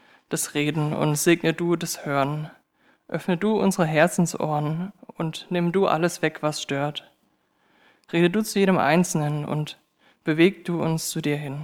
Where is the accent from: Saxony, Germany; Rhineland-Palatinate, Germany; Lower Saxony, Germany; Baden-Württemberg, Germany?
Baden-Württemberg, Germany; Epfenbach; ich komme aus Eppenbach, bin 28 Jahre alt, habe Germanistik, also das ist Deutsch, und evangelische Theologie in Heidelberg studiert und bin jetzt seit 5 Jahren mit meiner Frau Rebecca verheiratet.